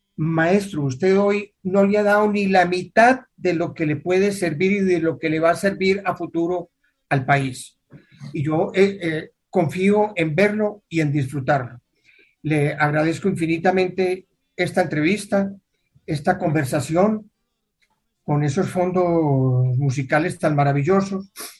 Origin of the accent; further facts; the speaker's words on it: Colombia; ¿De dónde eres tú? Me la hizo en francés. Le dije yo, de Colombia, Sudamérica.